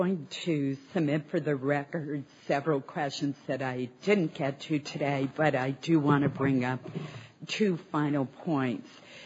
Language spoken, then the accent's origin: English; Maine, United States; And let me give you an example from my home state of Maine.